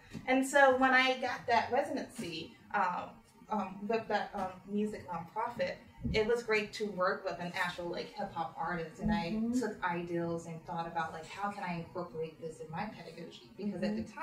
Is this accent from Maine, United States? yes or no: no; Mississippi, United States; accent: Southern; I grew up in Mississippi